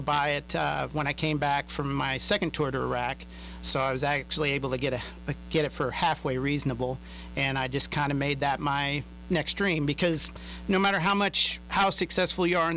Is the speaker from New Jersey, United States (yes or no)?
no; Iowa, United States; now in Cooperton, United States; I mean, I was raised in Iowa, but for me, Cooperton is home for me now, Western Oklahoma.